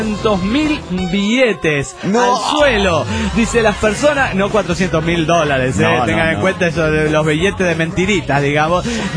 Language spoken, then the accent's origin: Spanish; San Luis, Argentina; de San Luis, Argentina.